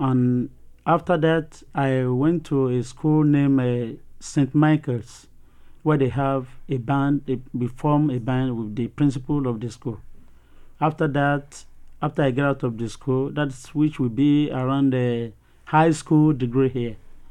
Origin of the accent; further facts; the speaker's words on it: Ayedun, Ondo, Nigeria; born there; I was born in Ayedun, Ikole, in Ondo State.